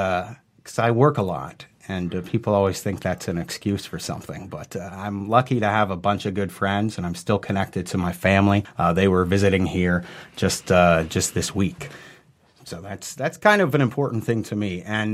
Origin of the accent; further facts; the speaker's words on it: Youngstown, Ohio, United States; now in New York City, United States; From Youngstown, Ohio. So I'm a Midwestern guy.